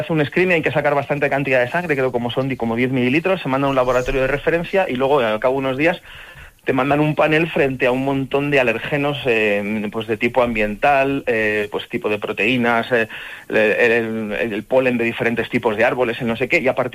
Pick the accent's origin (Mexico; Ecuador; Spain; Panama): Panama; born there